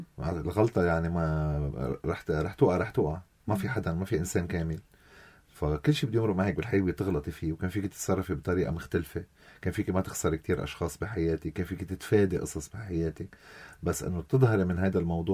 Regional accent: Lebanon; نحن كلبنانية كلنا تطورنا

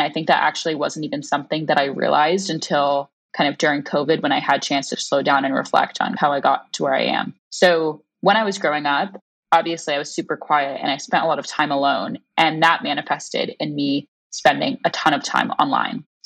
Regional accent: Santa Barbara, California, United States; now in New York, United States; So really, I grew up in Santa Barbara from like middle school, high school, and then I went to school up at Stanford. So I've been in California really for most of my life, but just moved back to the East Coast 2 months ago, and now I'm in New York.

